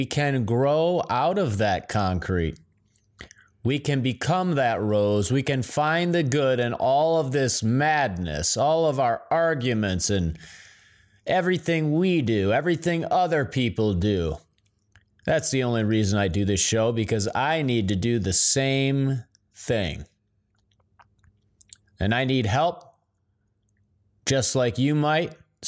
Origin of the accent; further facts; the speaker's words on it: Midwest, United States; moved away; I'm from the Midwest originally.